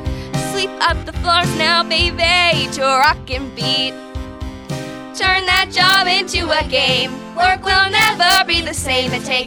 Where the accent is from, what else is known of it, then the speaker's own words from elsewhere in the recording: Allegheny Township, Pennsylvania, United States; I'm from Allegheny Township. I went to Kiski area.